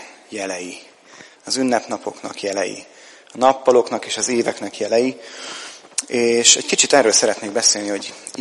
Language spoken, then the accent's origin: Hungarian; Kaposvár, Somogy, Hungary; A nagy messzi Kaposvárból jöttünk